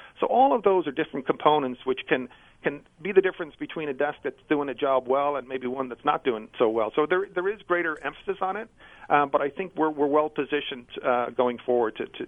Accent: Ireland; moved away; You know, I grew up in Ireland. My goal was to try and get a scholarship to come to the United States. I ended up coming to Villanova

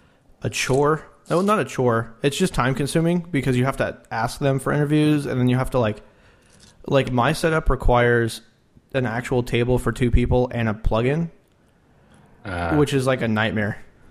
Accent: Lawrence, Kansas, United States; I'm from Lawrence, Kansas, and we have a pretty good basketball team, the University of Kansas Jayhawks.

